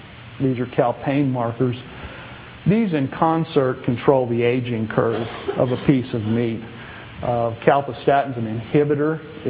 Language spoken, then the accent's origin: English; the South, United States; I grew up in the South and I understand that.